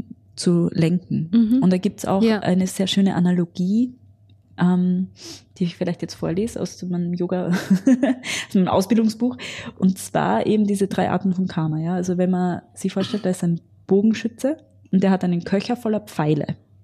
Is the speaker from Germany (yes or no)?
no; Graz, Styria, Austria; born there; ich bin hier in Graz geboren, ich kann das nicht ändern.